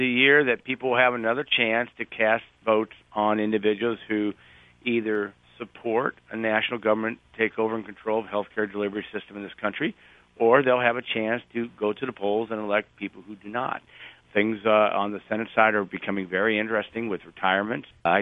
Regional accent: Illinois, United States

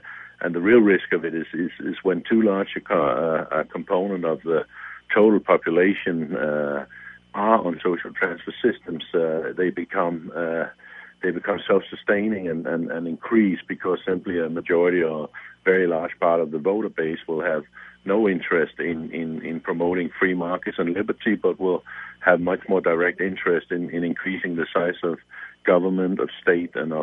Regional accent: Denmark; English is a second language; where I come from Denmark

